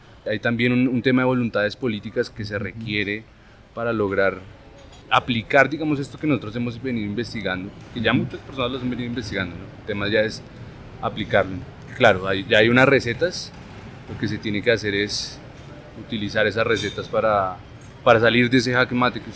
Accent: Colombia; como la hemos propuesto nosotros como colombianos

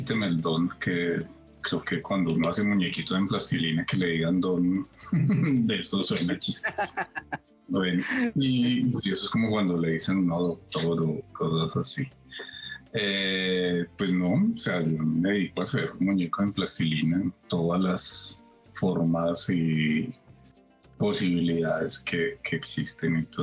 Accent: Bogotá, Colombia; also born or lived in United States; yo soy bogotano, pues que escuchaba curiosamente... Donde empecé a escuchar mucho más radio fue en Estados Unidos. O sea, yo vivía en Estados Unidos, viví 7 años

